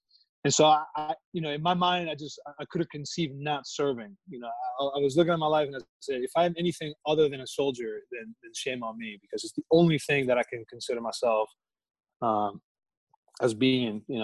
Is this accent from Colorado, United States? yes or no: no; Meridian, Mississippi, United States; born there; So I was born in Meridian, Mississippi.